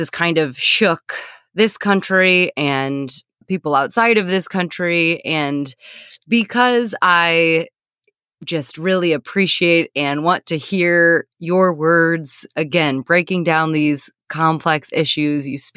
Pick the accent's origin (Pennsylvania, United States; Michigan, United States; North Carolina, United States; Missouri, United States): Missouri, United States; But I'm recording this from my hometown of Missouri.